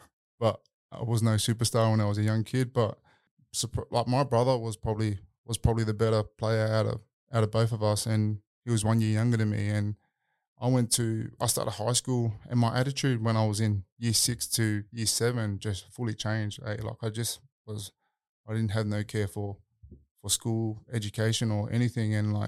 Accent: New South Wales, Australia; So, like, I'm born and raised in Australia. Like, born at Auburn Hospital.

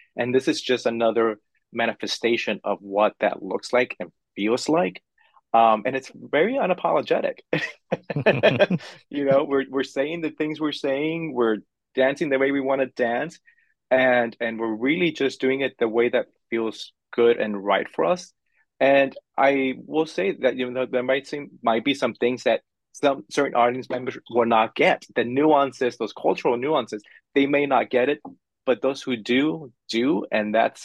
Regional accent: Hollywood, California, United States; So, I grew up in Hollywood, California. So I grew up in the middle of the entertainment industry. Literally, it was one block away from Hollywood Boulevard.

